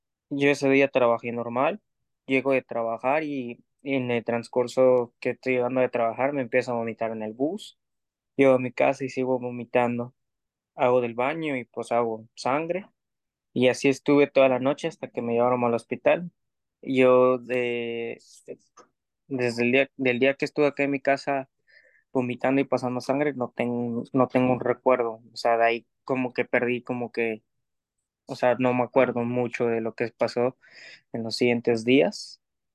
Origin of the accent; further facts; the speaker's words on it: Mérida, Yucatán, Mexico; now in Canada; Sí, soy de Mérida, Yucatán.